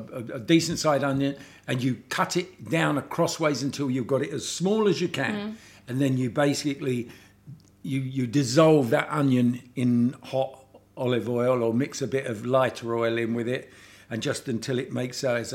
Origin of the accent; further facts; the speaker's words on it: London, United Kingdom; He's from Rome and I'm from London.